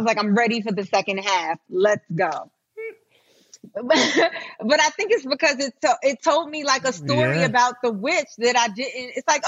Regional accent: New York, United States; So like I grew up in New York, right? In New York, you live in skyscrapers and stuff.

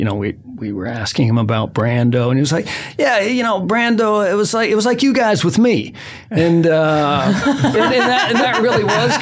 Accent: Belmont, Massachusetts, United States; from a little town, Belmont, right beside Boston.

